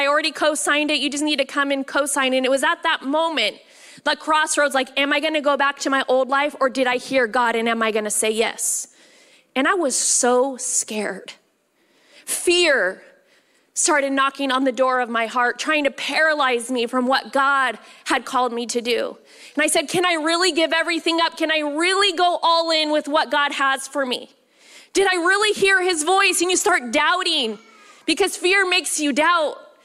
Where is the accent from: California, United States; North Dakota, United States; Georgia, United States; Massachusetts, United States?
California, United States; Visalia; I'm from Visalia by Fresno. We used to come to Pismo, you know, on our vacations to get away from the heat.